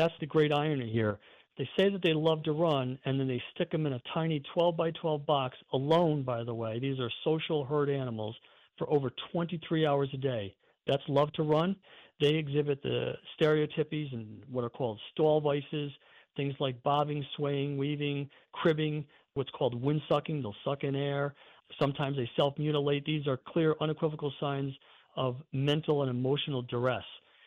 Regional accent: New York, United States; Growing up in this area, I was born and raised in the Capital Region

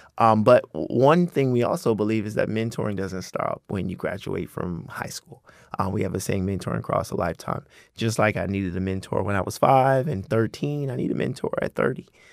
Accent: Fort Myers, Florida, United States; As you just noted, Fort Myers native, born and raised, Franklin Park Elementary, Dunbar Middle, Fort Myers High School.

